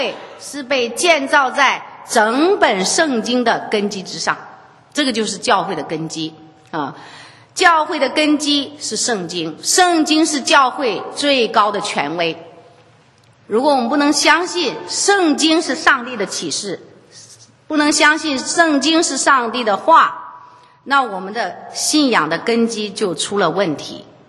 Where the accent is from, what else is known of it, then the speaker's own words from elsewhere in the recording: China; 我们从中国来做访问学者